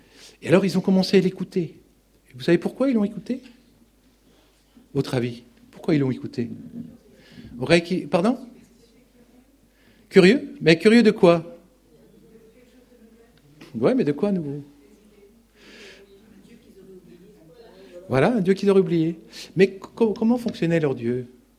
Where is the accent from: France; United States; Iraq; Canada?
France; Grand Est; Bon, vous savez, moi je viens d'Alsace, il n'y a pas de libres penseurs là-bas, c'est en haut à droite, c'est connu.